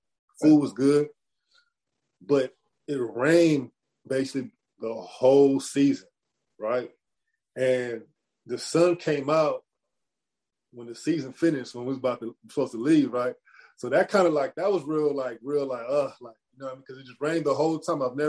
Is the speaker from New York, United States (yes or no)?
no; California, United States; you know, I'm from Cali, you know, I'm used to the sun.